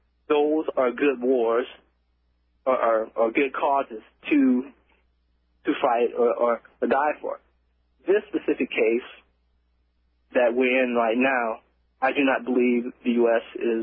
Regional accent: New Orleans, Louisiana, United States; now in Texas, United States; Not originally. I've been in Texas for the past decade, but I'm originally from New Orleans.

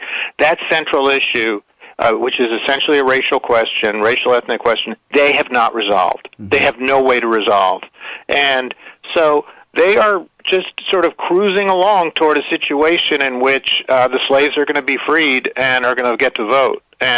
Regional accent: United States; And as an American Jew, I say, you are not representing me as a Jew when you do this.

